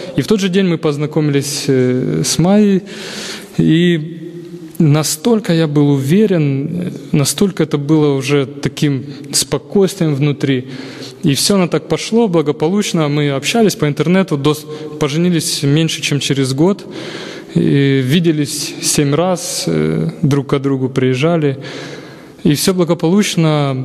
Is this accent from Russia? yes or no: no; Ukraine; Я сам из Украины, а она из Молдавии.